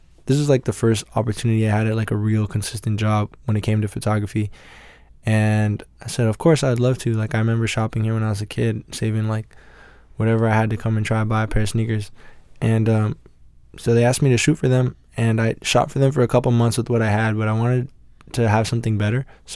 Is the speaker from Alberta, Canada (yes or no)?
no; Toronto, Ontario, Canada; born or raised there